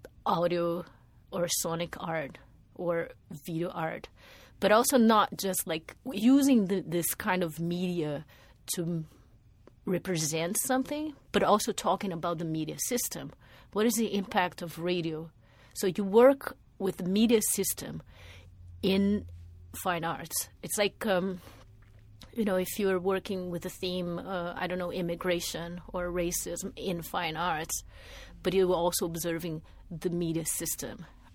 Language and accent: English; Brazil; now in Atlanta, United States; Yes, I grew up in Brazil. I was born and grew up in Brazil. My family is already a family of immigrants, as probably 90% of Brazilians are. I'm mixed. I belong to different cultures already.